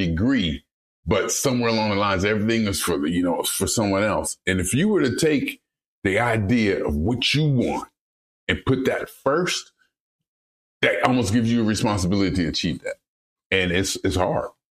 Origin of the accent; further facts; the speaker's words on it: Youngstown, Ohio, United States; moved away; I knew from an early age I was gone from Youngstown. I knew at an early age I wanted more and I needed to get out of there.